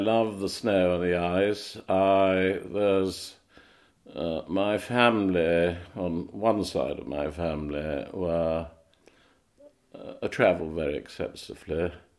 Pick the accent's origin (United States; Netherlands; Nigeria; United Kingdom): United Kingdom; Knutsford, North West England; born there; I was born in 1931 in Knutsford, actually.